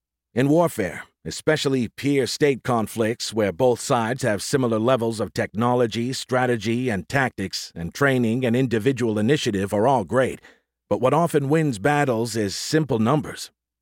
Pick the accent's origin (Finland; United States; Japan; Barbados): United States; Yes, as an American, I did not like learning that our victory in the Revolutionary War was not entirely due to the courage of the Minutemen